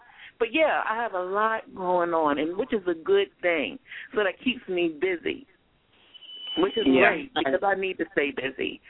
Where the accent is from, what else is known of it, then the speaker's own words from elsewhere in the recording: Delaware, United States; Also, on the 30th, I will be back in my hometown at the Delaware Black Expo.